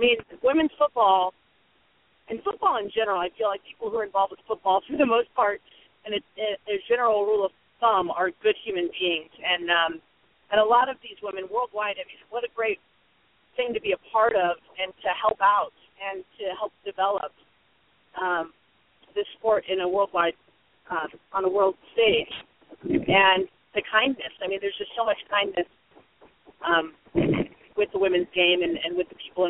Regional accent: California, United States; also born or lived in Chicago; I'm pretty much based both in Chicago and Los Angeles. So I'm from California.

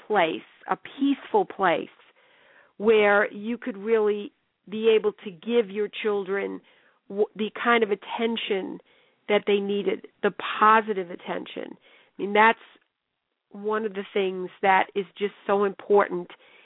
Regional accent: New York, United States; now in Southern California, United States; this is something that always amazed me because I grew up in New York, is the really deep, deep blue sky that we have here.

